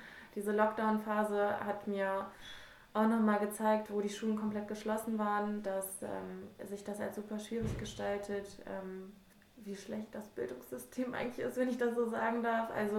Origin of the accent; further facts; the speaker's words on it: Hannover, Lower Saxony, Germany; ich bin 28 und Lehrerin an einer IGS in Hannover. Genau, ich komme ursprünglich aus der Nordstadt, ich war auch hier selber auf einer IGS